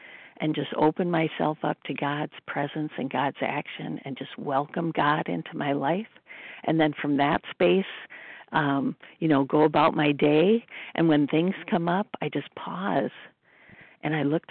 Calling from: California, United States; California.

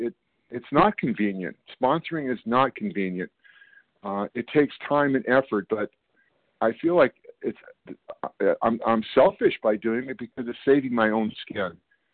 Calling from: California, United States; I'm calling from California.

